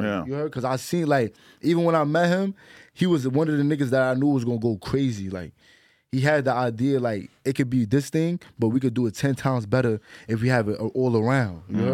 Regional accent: Bronx, New York, United States; Like, I'm from the Bronx.

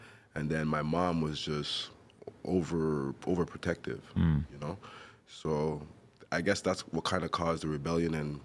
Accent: Montreal, Quebec, Canada; born there; I was born in Montreal, by the way.

